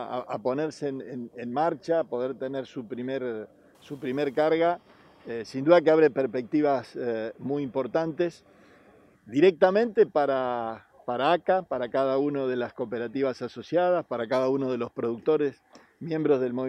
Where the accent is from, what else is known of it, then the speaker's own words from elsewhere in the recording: Santa Fe, Argentina; como santafesinos orgullosos de que toda la zona de la hidrovía siga montando infraestructura moderna